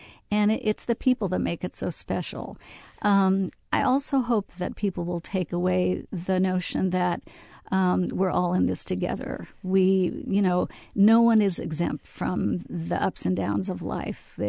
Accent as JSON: {"language": "English", "town": "Fresno", "region": "California", "country": "United States", "tie": "born or raised there"}